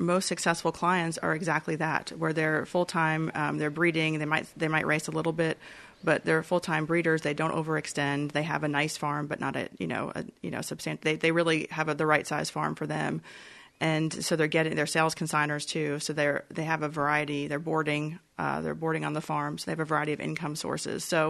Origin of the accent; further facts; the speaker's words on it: New Jersey, United States; now in Lexington, United States; I grew up on the Jersey Shore and you know, wasn't really involved.